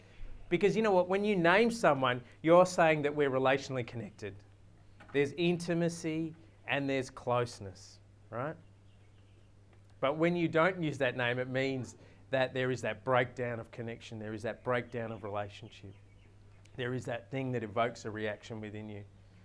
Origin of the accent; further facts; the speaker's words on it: Australia; When I was growing up in Australia, I never felt different just by being there.